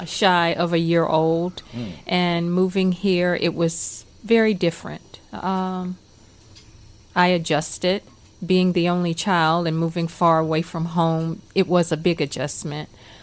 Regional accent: Durham, North Carolina, United States; Growing up in Durham, I was the only child. Had a lot of family support, and it was great.

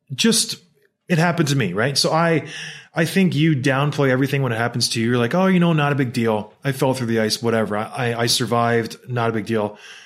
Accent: St. Catharines, Ontario, Canada; I grew up in St. Catharines, Ontario, and where I lived, there was a pond called Martindale Pond in Port Dalhousie.

